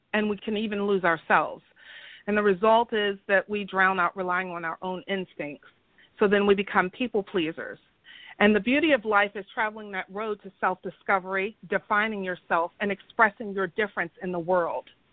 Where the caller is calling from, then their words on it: Cockeysville, Maryland, United States; I'm calling from Cockeysville, Maryland.